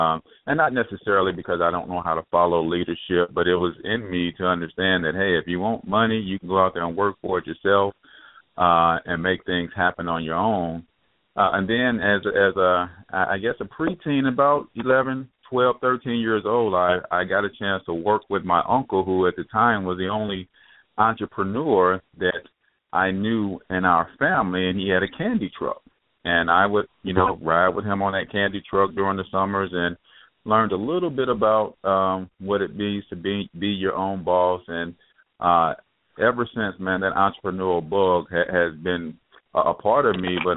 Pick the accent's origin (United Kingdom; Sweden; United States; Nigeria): United States; St. Louis, Missouri; also born or lived in Tupelo, Mississippi; I was born in the South, in Tupelo, Mississippi. Same place … was born, even though Memphis likes to claim him. But I was raised here in St. Louis, Missouri from the age of 9